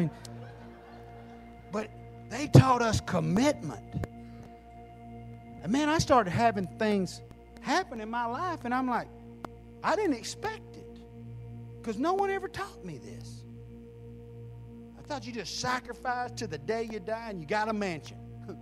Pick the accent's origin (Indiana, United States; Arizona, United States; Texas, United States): Texas, United States; El Campo; we moved back to where I grew up in El Campo